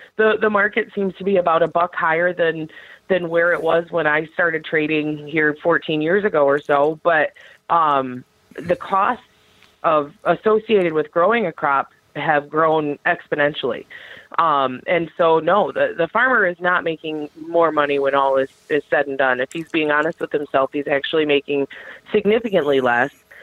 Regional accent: Michigan, United States; I lived in Michigan, or I grew up in Michigan, born and raised

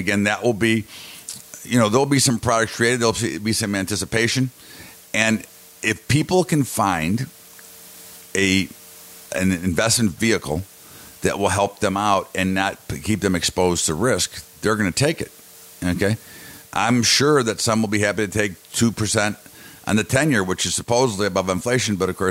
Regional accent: Chicago, Illinois, United States; I'm from the Chicago area.

